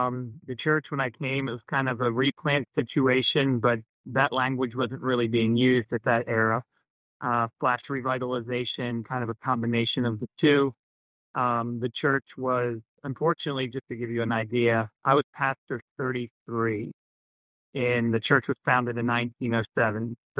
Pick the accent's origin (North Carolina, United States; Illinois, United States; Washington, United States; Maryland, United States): Maryland, United States; Baltimore; I grew up in Baltimore, Maryland